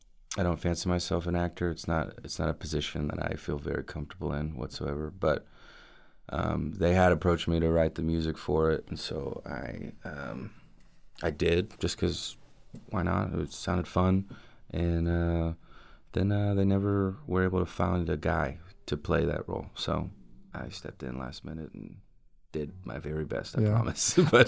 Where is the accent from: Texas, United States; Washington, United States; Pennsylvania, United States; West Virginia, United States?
Texas, United States; Houston; also born or lived in Dallas / Nashville; now in Austin, United States; No, I was born and raised in Houston. Yeah, spent a few years in Dallas after that for college, then went to Nashville for about a year.